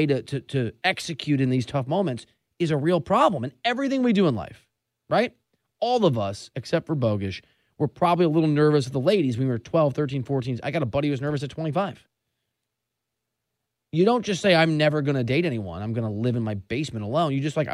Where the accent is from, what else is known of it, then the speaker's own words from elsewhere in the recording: Midwest, United States; I'm from the Midwest. Mom's from Jersey. Dad's from Iowa.